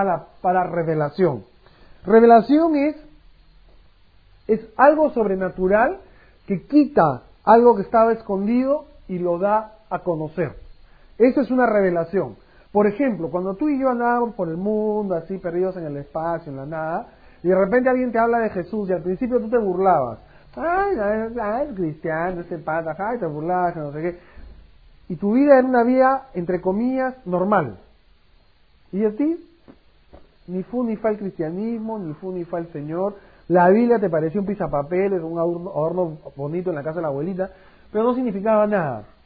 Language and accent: Spanish; Lima, Peru; Yo soy peruano, ¿no? Soy limeño, soy cristiano, solamente cristiano.